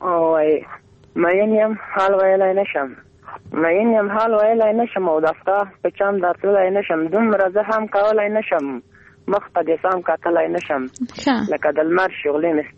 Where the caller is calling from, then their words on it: Parwan, Afghanistan; د پروان ولایت ته مې اړیکه نیولې.